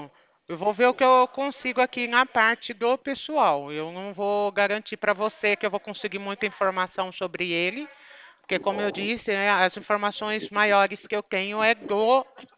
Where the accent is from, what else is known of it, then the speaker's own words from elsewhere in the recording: São Paulo, Brazil; eu sou de São Paulo